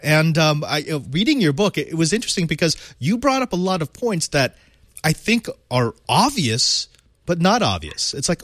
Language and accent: English; California, United States; born there; I was born like you in the Silicon Valley. I am a Silicon Valley boy. I lived a lot of my life here.